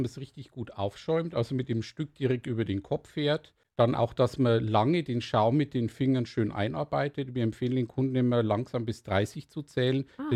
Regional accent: Bavaria, Germany; born there; now in Nuremberg, Germany; Ich komme gebürtig aus der Oberpfalz.

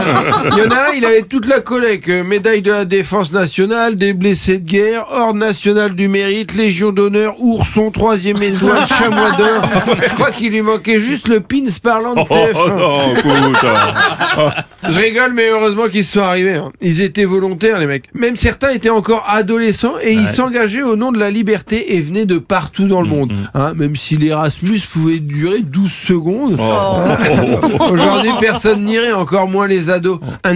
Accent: Normandy, France; Quand on vient de Normandie, on a une relation particulière avec l'événement.

